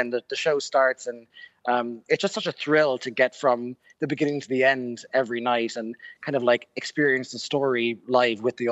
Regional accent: Ireland; it was just really amazing to be kind of welcomed as an Irishman, welcomed into that community.

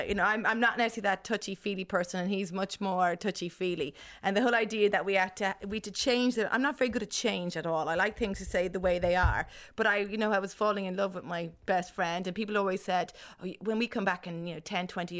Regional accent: Clontarf, Leinster, Ireland; That because I had to take two buses in, that I was obviously from Clontarf.

